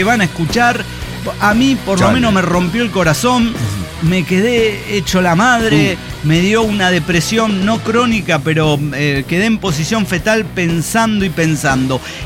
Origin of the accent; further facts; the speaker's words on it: Monclova, Coahuila, Mexico; yo soy de Monclova, por eso hablo con autoridad